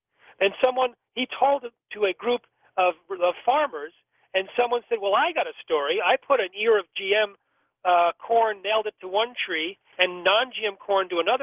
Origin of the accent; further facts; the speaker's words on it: Iowa, United States; For the coldest days in Iowa, and I'm from Iowa